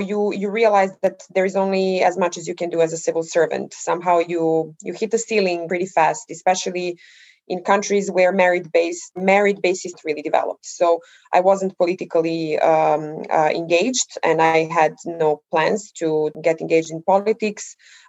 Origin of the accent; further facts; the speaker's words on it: Central Serbia, Serbia; moved away as an adult; So yes, I was born in Serbia. I grew up in a relatively small town in central Serbia.